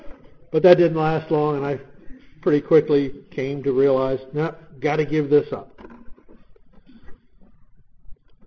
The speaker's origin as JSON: {"language": "English", "town": "Baltimore", "region": "Maryland", "country": "United States", "tie": "born or raised there", "said": "I used to love crabs. Of course, I grew up in Baltimore. What do you expect? But that was the way we lived."}